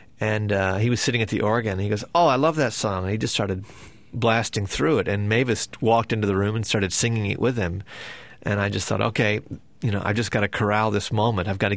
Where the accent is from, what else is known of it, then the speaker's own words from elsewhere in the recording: the South, United States; Once he knew I was from the South, you know, that seemed to be a big deal to him.